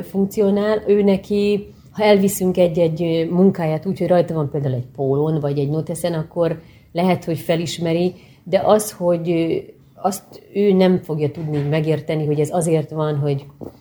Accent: Hungary; És akkor magyarok vagyunk, ki ne szeretni a sajtos tejfölös lángost

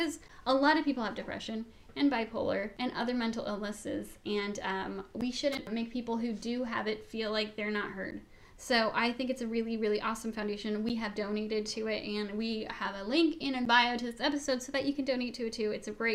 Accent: Sacramento, California, United States; Staccardo is an art company from my hometown of Sacramento.

